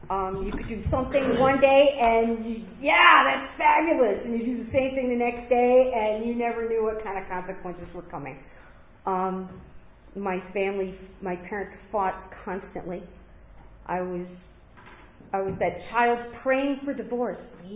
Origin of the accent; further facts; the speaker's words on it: Chicago, Illinois, United States; born there; All right, so I was born in the Chicago area.